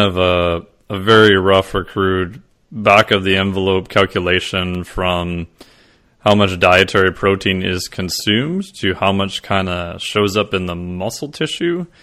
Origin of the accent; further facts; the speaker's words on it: Minnesota, United States; which is probably not a bad idea since I'm from Minnesota